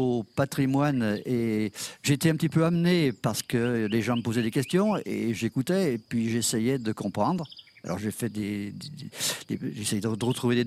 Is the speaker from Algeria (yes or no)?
no; Saint-Didier, France; je suis effectivement natif de Saint-Didier. 1952, donc j'ai un an de moins que mon ami Marie-Daniel.